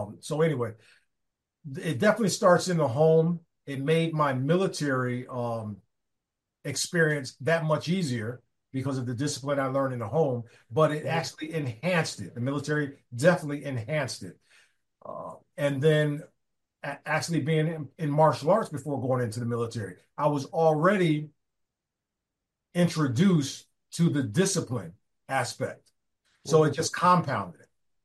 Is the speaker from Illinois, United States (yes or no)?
no; Bridgeport, Connecticut, United States; to make sure that because I'm from Bridgeport and we're involved and the students are involved, I'm really pushing to make this known.